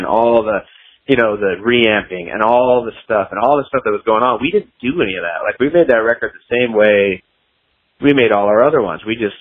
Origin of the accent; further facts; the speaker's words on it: Arizona, United States; I grew up in Arizona for one thing, so I grew up in the West, and I kind of grew up as a kid.